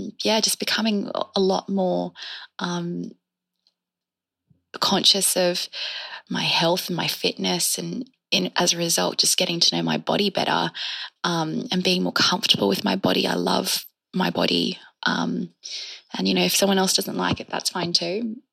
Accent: Australia; I'm from Australia.

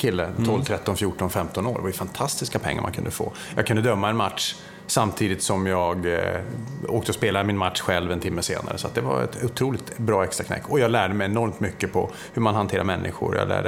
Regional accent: Luleå, Norrbotten County, Sweden; när man ringer pappa hemma i Luleå

